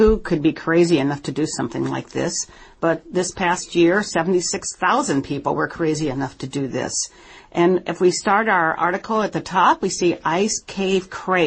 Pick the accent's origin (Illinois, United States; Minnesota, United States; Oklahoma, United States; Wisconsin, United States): Minnesota, United States; And actually, I'm from Minnesota, so my brother lives in Duluth.